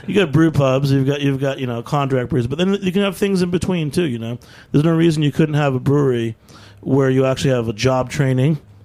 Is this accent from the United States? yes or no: yes; Haverhill, Massachusetts, United States; I'm from Haverhill, Massachusetts.